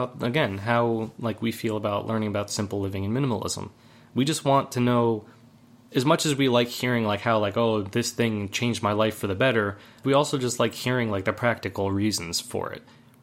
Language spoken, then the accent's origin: English; United States; I mean, obviously, being an American and, like, listening to the American media